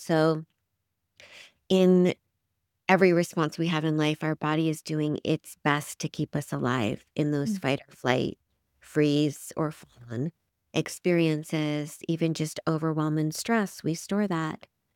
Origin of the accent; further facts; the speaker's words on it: Colorado, United States; I grew up in Colorado.